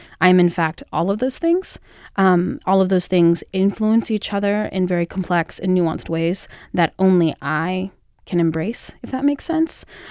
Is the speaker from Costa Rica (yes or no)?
no; United States; I can only speak as an American, only ever having lived here.